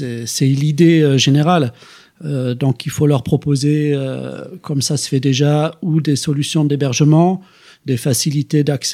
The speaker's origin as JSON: {"language": "French", "region": "Nouvelle-Aquitaine", "country": "France", "lives_now": "Gien, France", "said": "je suis arrivé ici en octobre 2018 sur Gien. Je viens du Pays Basque."}